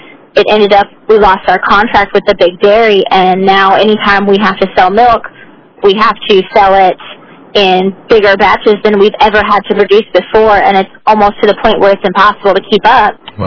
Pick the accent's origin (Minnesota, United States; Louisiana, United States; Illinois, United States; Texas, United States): Illinois, United States; So originally I'm from Illinois, and growing up in the Midwest, you deal a lot with farms and soybeans and corn and that sort of thing.